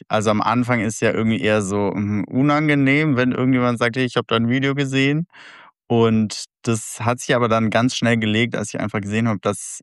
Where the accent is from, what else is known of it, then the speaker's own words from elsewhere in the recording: Albstadt, Baden-Württemberg, Germany; moved away as an adult; Ich bin in Albstadt auf der Schwäbischen Alb aufgewachsen, habe da mein Leben verbracht bis zum Abi.